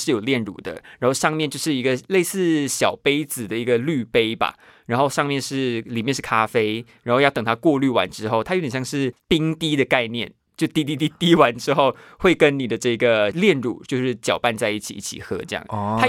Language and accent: Chinese; Malaysia; 我要特别跟他说明我是马来西亚人。